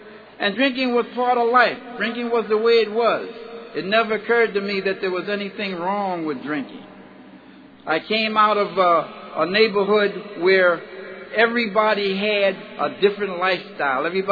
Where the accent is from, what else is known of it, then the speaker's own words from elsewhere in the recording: New York, United States; As a kid growing up in New York, I had no sense of any of that.